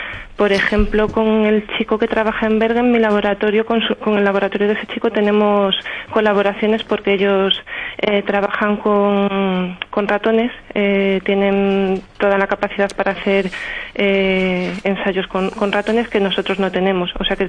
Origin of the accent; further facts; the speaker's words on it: Salamanca, Castile and León, Spain; Yo soy de Salamanca y el invierno de Salamanca no tiene mucho que envidiar al invierno noruego.